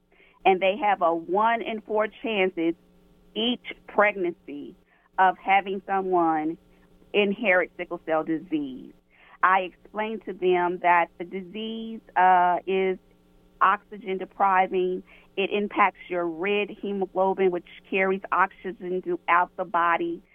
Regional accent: Chicago, Illinois, United States; moved away; I am originally from Chicago, and I came to Oklahoma to go to school.

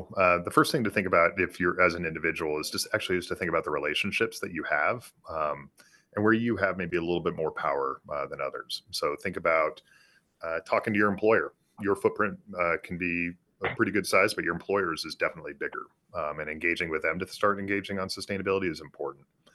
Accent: Boise, Idaho, United States; I grew up in Boise, capital high class of 98.

